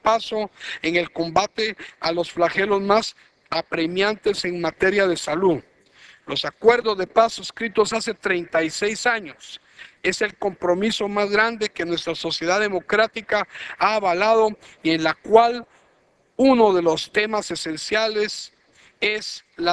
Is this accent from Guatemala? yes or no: yes; Guatemala; la prevención y mitigación de las condiciones sociales que generan el hambre en mi país. El presidente de la República de Guatemala